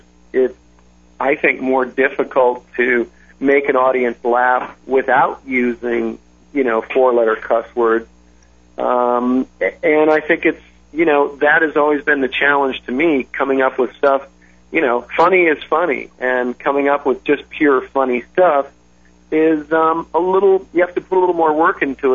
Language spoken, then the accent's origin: English; Detroit, Michigan, United States; Well, growing up in Detroit, during the era that I grew up, I worshipped Gordie Howe.